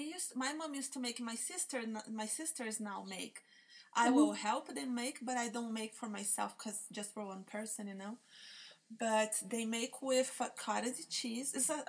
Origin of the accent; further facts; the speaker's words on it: Brazil; English is a second language; now in United States; I'm from Brazil originally